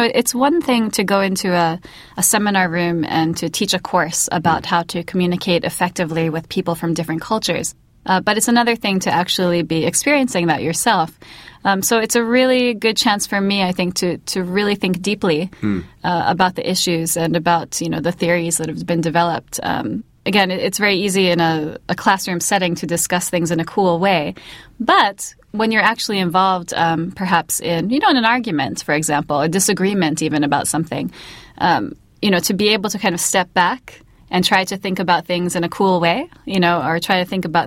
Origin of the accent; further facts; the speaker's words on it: United States; And I thought, I am American.